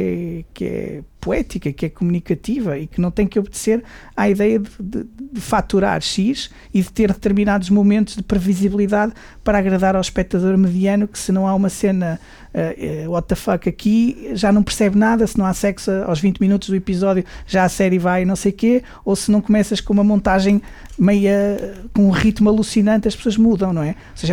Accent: Guimarães, Braga, Portugal; Eu sou vimaranense, considero-me um nortenho

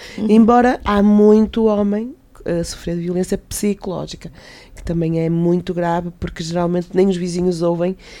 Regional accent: Braga, Norte, Portugal; Eu fui criada cá, nasci cá em Braga, os meus pais são de origem cabo-verdiana, mas eu fui criada aqui com os costumes

